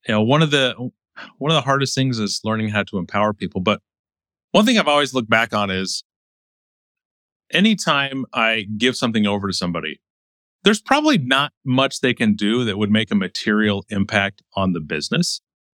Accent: Utah, United States; So I grew up in Utah, and I grew up in the Mormon faith as a Latter-day Saint.

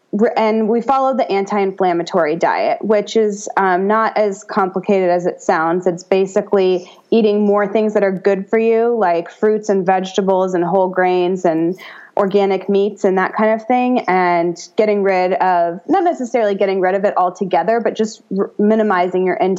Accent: United States; You know, I'm an American. I grew up with Western medicine.

